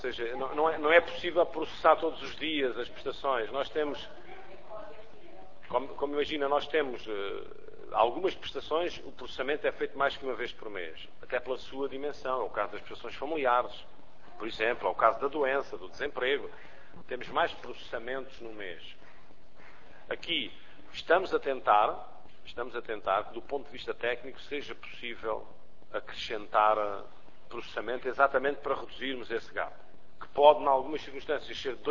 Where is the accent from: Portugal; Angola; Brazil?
Portugal; Alentejo; E se calhar para um alentejano, eu sou alentejano